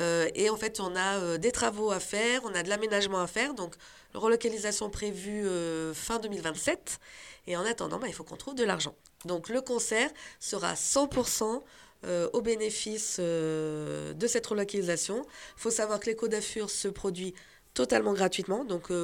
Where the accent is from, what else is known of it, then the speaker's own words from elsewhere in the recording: Réaumont, Auvergne-Rhône-Alpes, France; Bah moi, je viens de Réaumont.